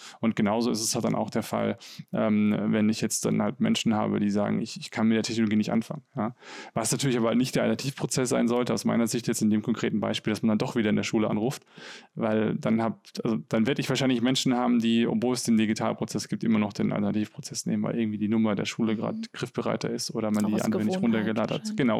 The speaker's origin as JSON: {"language": "German", "town": "Karlsruhe", "region": "Baden-Württemberg", "country": "Germany", "said": "oder auch da, wo ich herkomme, nimmst du, keine Ahnung, Stadtkreis und den Landkreis Karlsruhe"}